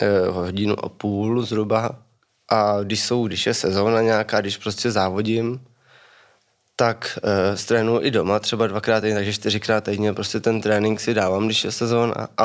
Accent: Čelákovice, Central Bohemian Region, Czechia; rodiče řekli, že si mám najít nějaký koníček, nebo co jako bych chtěl zkusit dělat, tak jsem našel u nás v Čelákovicích taekwondo

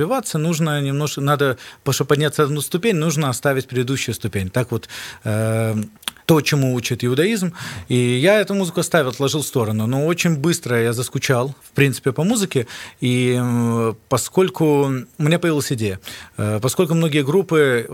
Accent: Minsk, Belarus; also born or lived in Pinsk; now in Kyiv, Ukraine; Да, последние 3 года мы живем в Киеве. Сами родом с Минска, вырос здесь. Последние 3 года назад мы уехали из Пинска, там мы работали в еврейской общине.

